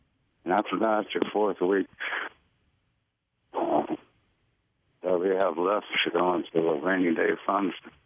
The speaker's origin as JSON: {"language": "English", "country": "United States", "tie": "born there", "said": "I was born in America from Hungarian immigrant parents who went through the Depression."}